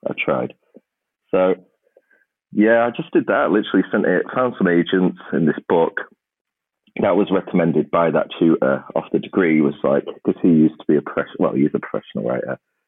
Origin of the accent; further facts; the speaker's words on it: Grimsby, Yorkshire and the Humber, United Kingdom; especially in a town like Grimsby. I mean, it's my hometown, but there was no real opportunity for a writer.